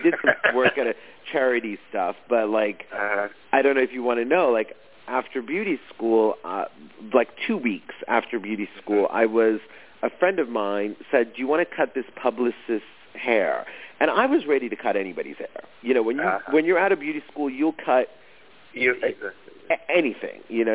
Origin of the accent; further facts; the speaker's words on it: London, United Kingdom; born there; my mom and I, although I was born in London and had been to Europe a lot, we had never done the sightseeing thing.